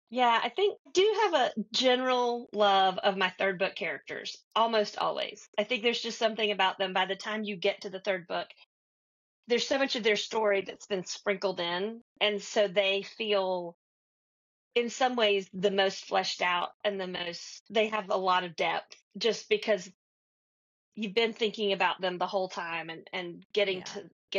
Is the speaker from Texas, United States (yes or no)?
no; North Carolina, United States; But I'm from Western North Carolina, and I have cousins.